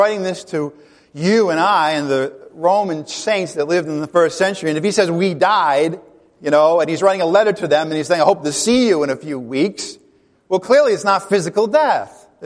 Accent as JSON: {"language": "English", "region": "Rhode Island", "country": "United States", "tie": "born or raised there", "said": "growing up in Rhode Island, the Italian culture was very prominent."}